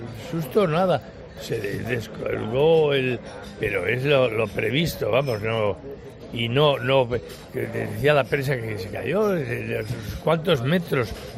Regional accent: Galicia, Spain; Yo que soy gallego, quedar queda.

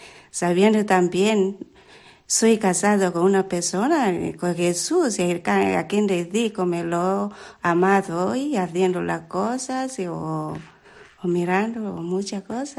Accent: Kenya; Spanish is a second language; Yo soy keniana.

